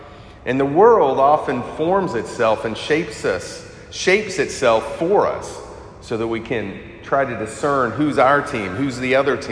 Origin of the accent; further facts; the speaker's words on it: Oklahoma, United States; because I grew up in Oklahoma and the closest team was Dallas, and everyone in Oklahoma seemed to love the Dallas Cowboys.